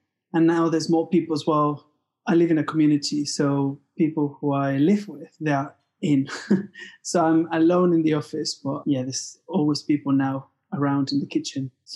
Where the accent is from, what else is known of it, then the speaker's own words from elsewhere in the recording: Mexico; now in Manchester, United Kingdom; Well, I'm from Mexico, but I'm from Clearvision. I'm based in Manchester, England.